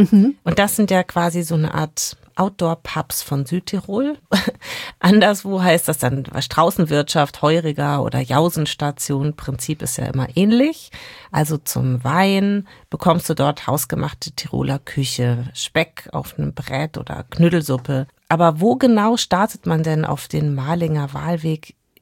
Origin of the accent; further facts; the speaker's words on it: Munich, Bavaria, Germany; an die Isar in meiner Heimatstadt München